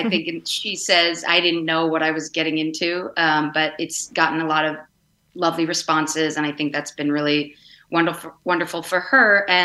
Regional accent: Vermont, United States; But, I grew up in Vermont, and in the pandemic, I spent some time there early on.

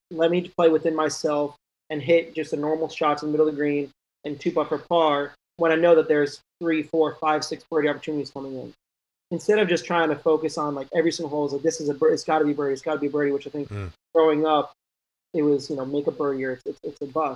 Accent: New York, United States; Well, growing up in New York

